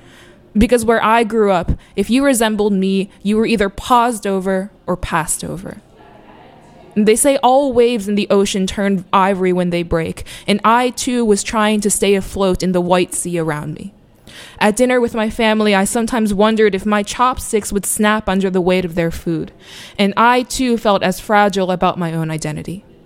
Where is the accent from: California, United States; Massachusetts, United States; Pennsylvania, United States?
Pennsylvania, United States; So I'm from right outside Pittsburgh, Pennsylvania. I'm 21 years old.